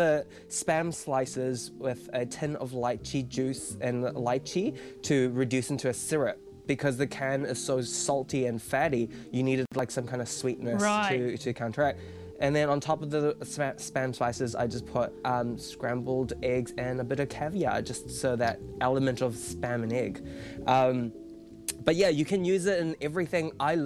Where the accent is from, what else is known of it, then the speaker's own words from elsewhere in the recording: Fiji; born there; so because I was born in Fiji, so PI, Pacific Island, really readily available, very popular.